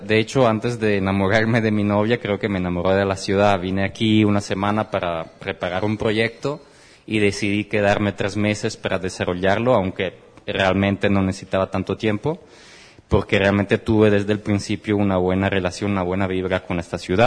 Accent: Italy; Spanish is a second language; como buen italiano, como tengo mucho detalle en eso

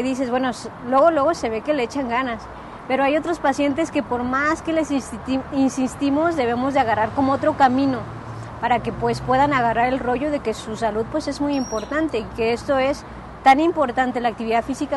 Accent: Mexico; Pues es que la verdad, muchos le echan la culpa a la pandemia, pero ya como mexicanos ya estábamos así, sí, inactivos.

